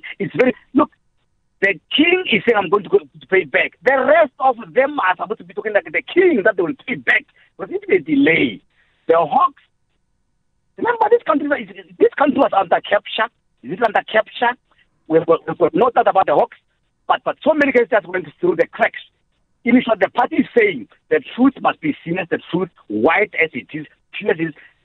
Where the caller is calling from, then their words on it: Limpopo, South Africa; Where we are still in Limpopo, because I'm talking from Limpopo.